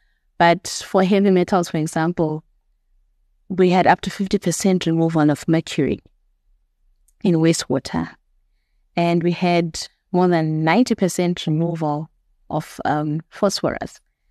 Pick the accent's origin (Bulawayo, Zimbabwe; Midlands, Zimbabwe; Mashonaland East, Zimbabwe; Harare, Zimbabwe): Bulawayo, Zimbabwe; Okay, so I am a girl born and bred in Bulawayo, Zimbabwe.